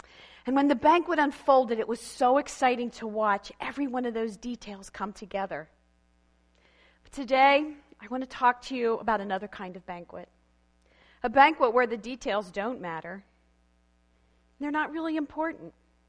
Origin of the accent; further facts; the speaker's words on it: Pennsylvania, United States; I'm Mennonite and I grew up in Berks County, lots of relatives in Lancaster County.